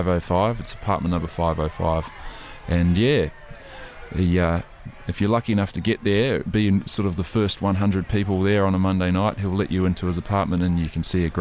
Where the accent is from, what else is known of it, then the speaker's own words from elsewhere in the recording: Christchurch, Canterbury, New Zealand; now in Sydney, Australia; I discovered he was a Kiwi, and I thought, wow, this guy's great. He's from my hometown. He was born in Christchurch.